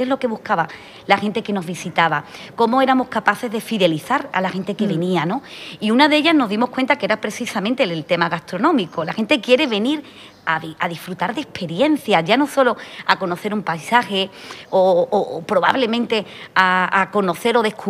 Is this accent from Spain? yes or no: yes; Sanlúcar de Barrameda, Andalusia, Spain; yo además que soy de Sanlúcar, claro, estoy aquí al lado. Soy casi vecina de Chipiona.